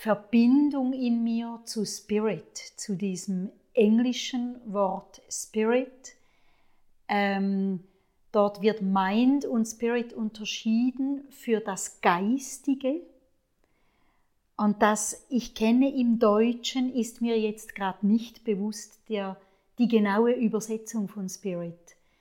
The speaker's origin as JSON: {"language": "German", "town": "Gais", "region": "Appenzell Ausserrhoden", "country": "Switzerland", "tie": "born or raised there", "said": "Ich bin in Gais aufgewachsen, im Appenzellerland."}